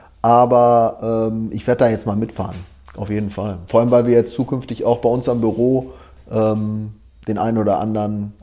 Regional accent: North Rhine-Westphalia, Germany; Wie man das so bei uns im Ruhrgebiet macht.

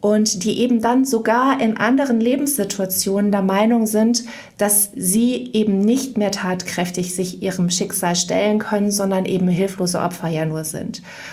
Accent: Mönchengladbach, North Rhine-Westphalia, Germany; nach meinen ersten Schritten bei der Lokalzeitung in Mönchengladbach, wo ich aufgewachsen bin ich dann nach Bonn gekommen

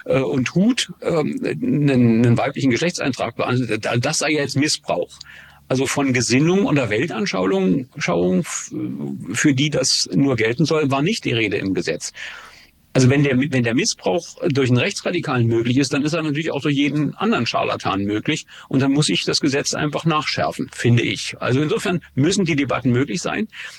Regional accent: East Germany, Germany; Und ich komme nur aus dem Osten

